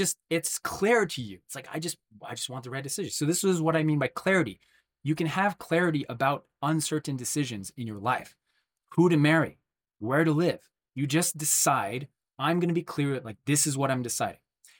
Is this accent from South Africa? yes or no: no; North Carolina, United States; also born or lived in New Jersey; After living in New Jersey for 4 years, I was like, I'm going back home to my hometown, North Carolina, and I'm just going to go deep with the people there.